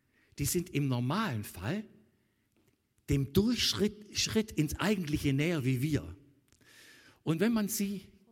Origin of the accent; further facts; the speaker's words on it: Baden-Württemberg, Germany; Ich bin vielleicht noch eher in der Phase, so langsam wird man ja auch reif als Schwabe mal.